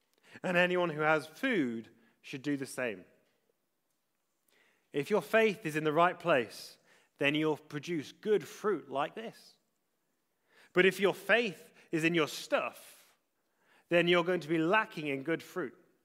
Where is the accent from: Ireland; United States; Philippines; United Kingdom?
United Kingdom; We get fidgety here because we're British.